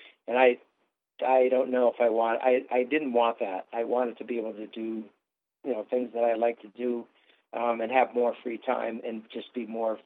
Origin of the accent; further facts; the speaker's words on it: New England, United States; it's like, okay, I'm from New England. I should be a New England Patriots fan